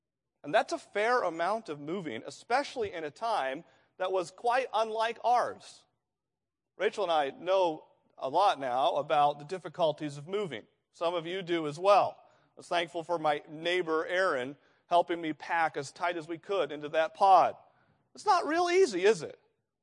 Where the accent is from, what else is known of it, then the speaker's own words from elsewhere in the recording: New England, United States; now in Indiana, United States; I was born and raised in New England. I am a New Englander. I love New England. Now, I've lived in Indiana, so I'm a New England Hoosier now.